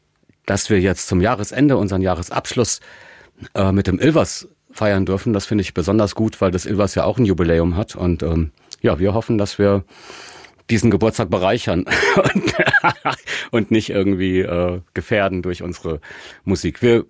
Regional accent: Erfurt, Thuringia, Germany; so als Erfurter kann man einfach da hingehen

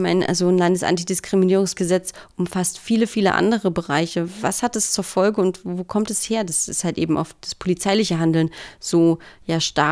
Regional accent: Thuringia, Germany; Weiß ich, wenn ich als Thüringerin in Bayern unterwegs bin, was würde das dann auf einmal bedeuten?

